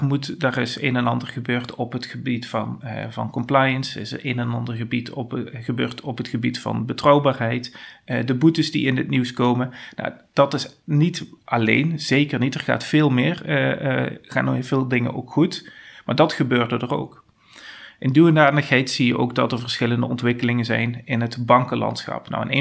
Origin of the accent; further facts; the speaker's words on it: North Brabant, Netherlands; Ik kom uit Zuidoost-Brabant.